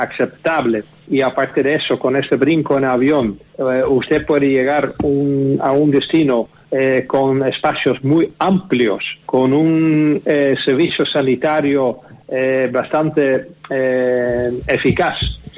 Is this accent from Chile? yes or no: no; Canary Islands, Spain; somos nosotros los canarios.